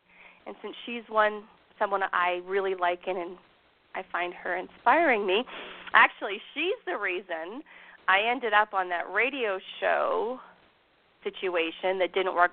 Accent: Canada; because I am Canadian

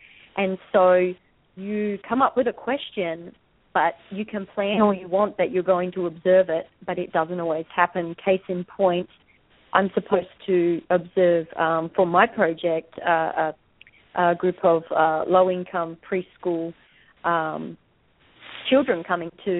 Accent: Australia; now in Hawaii, United States; I don't sound Hawaiian. I'm from Australia, so don't be put off by that, please.

